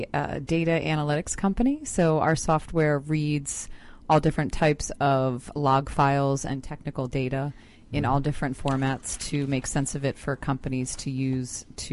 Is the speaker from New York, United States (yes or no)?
no; Cheltenham, Pennsylvania, United States; I'm from originally Cheltenham, Pennsylvania, which is a suburb of Philadelphia.